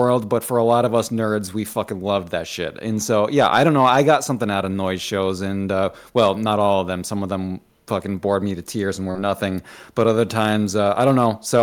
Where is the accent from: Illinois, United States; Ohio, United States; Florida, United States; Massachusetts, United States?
Massachusetts, United States; so we grew up in Western Mass, and … had noise shows like all the time in Amherst and stuff like that.